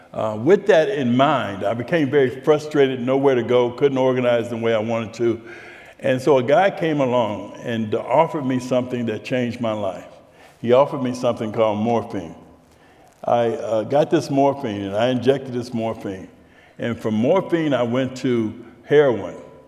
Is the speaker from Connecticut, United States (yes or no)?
no; Youngstown, Ohio, United States; I got out and I went back to my hometown, Youngstown, Ohio